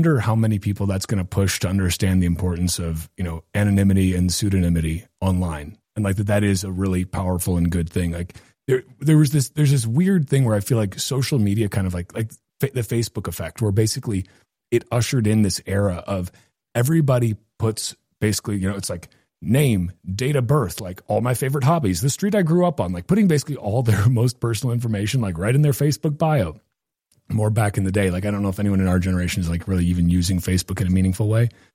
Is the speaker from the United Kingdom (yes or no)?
no; Wisconsin, United States; I'm from Wisconsin, so that's why I have to drink Miller Lite